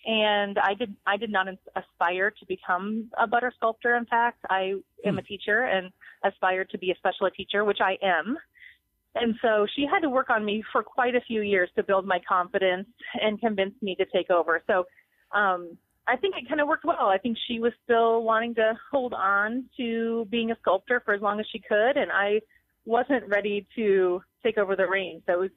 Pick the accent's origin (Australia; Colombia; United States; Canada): United States; Toledo, Iowa; Yes, I am from Iowa, and I grew up in Toledo, Iowa, which is a small town.